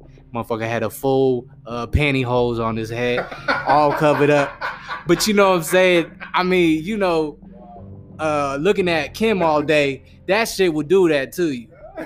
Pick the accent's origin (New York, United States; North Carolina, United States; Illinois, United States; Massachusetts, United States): Massachusetts, United States; Boston; You know, I'm from Boston, so I understand the whole East Coast sound and shit